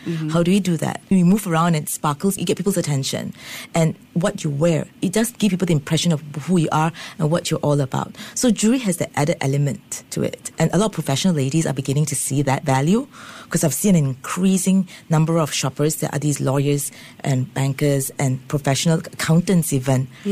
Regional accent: Singapore; I'm Singaporean.

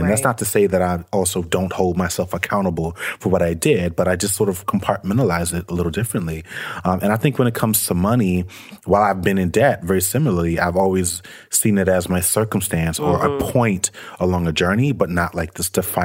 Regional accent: New York City, New York, United States; I grew up in poverty. I grew up in Brooklyn, New York City. It was tough back in those days.

